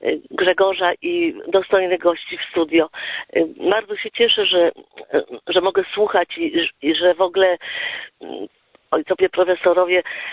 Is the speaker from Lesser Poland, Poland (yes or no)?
no; Warsaw, Masovian Voivodeship, Poland; born there; urodziłam się w gruzach Warszawy